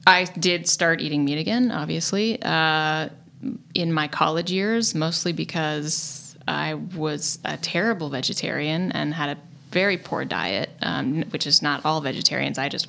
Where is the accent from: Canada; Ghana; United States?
United States; Oregon; also born or lived in Eugene; I mean, I grew up in Oregon. I grew up in a farming community. I grew up hunting and fishing with my dad and my grandpa.